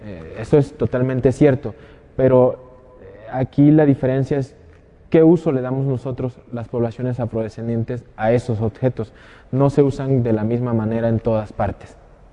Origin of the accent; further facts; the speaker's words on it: Guerrero, Mexico; soy de la Costa Chica de Guerrero, Oaxaca. Y me reconozco como afromexicano